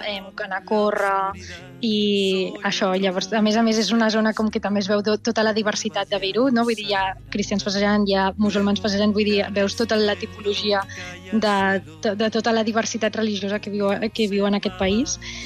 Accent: Barcelona, Catalonia, Spain; born there; Vaig néixer a Barcelona l'any 99

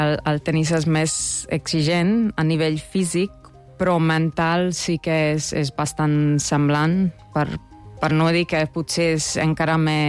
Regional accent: Senta, Vojvodina, Serbia; Vaig començar amb 7 anys a Sèrbia, al Senta, al meu poble

